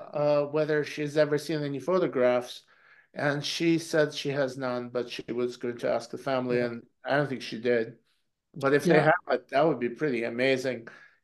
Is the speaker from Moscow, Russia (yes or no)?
yes; Moscow, Russia; I know I'm from Moscow.